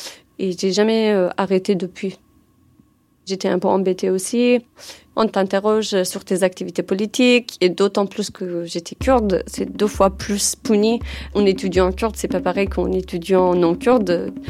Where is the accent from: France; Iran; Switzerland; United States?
Iran; Paveh, Kermanshah Province; French is a second language; J'ai grandi au Kurdistan de l'Iran, dans une petite ville qui s'appelle Pavé. C'est une petite ville de 30 000 habitants à peu près, à la frontière de Kurdistan iranien et irakien.